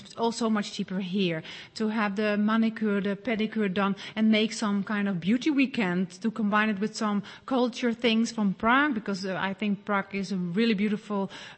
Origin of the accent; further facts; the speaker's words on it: Netherlands; I'm from Holland. I'm 38.